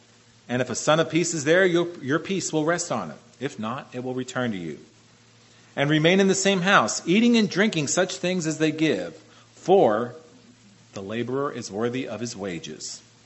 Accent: Pennsylvania, United States; Although growing up in Pennsylvania, I used to drive through Amish country.

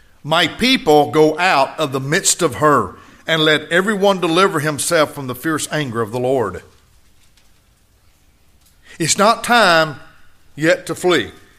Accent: Mississippi, United States; I grew up in Itawamba County. Fulton is the county seat of Itawamba County.

